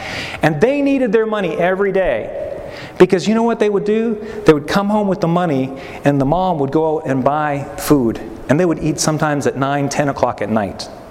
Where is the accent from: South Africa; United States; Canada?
Canada; Alberta; Growing up in Alberta, Canada, I have a wonderful family, and I'm like fifth of sixth.